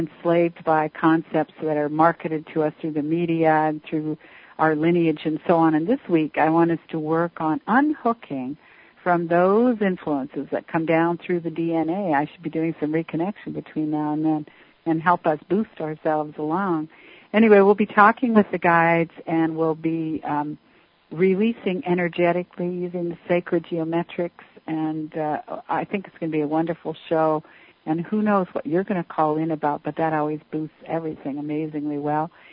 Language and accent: English; Richmond, United States; I graduated from Richmond High School.